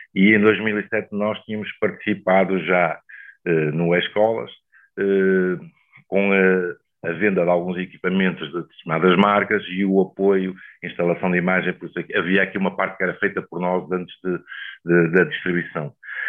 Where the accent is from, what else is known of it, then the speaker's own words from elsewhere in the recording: Póvoa de Varzim, Porto, Portugal; also born or lived in Vila Nova de Famalicão; Eu fui para a Póvoa de Varzim com 1 ano. Eu sou de Ribeirão de Leão, na Vila Nova de Famalicão. Mas digamos que eu entendo-me como poveiro.